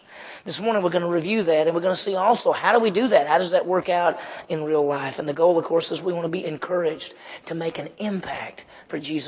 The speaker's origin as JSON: {"language": "English", "town": "Meridian", "region": "Mississippi", "country": "United States", "tie": "born or raised there", "said": "because I grew up in Mississippi, you think everybody lived on a farm, but I lived in the city. I lived in Meridian, and so I had never been on a farm."}